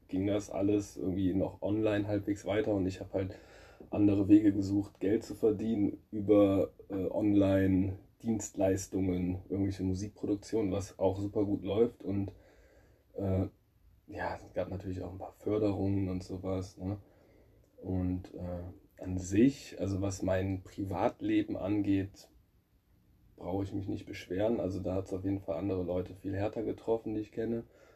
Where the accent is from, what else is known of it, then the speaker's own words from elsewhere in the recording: Jüchen, North Rhine-Westphalia, Germany; Also ich bin in Jüchen aufgewachsen, das ist so ein kleines Dorf, 20 Minuten von Mönchengladbach. Und habe auch ein paar Jahre in Gladbach gewohnt